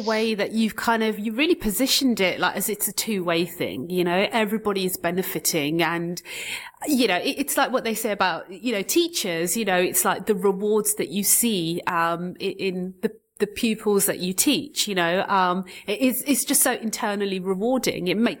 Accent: London, United Kingdom; I come from London, it's so multicultural.

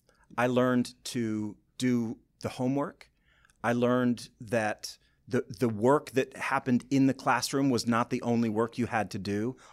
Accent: Boyne City, Michigan, United States; Because I'm from Boyne City originally.

